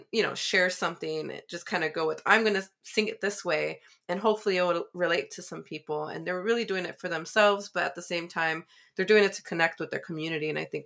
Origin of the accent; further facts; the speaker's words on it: Chicago, Illinois, United States; You know, I grew up in Chicago. Chicago is definitely like Spanglish, and at least with my friends.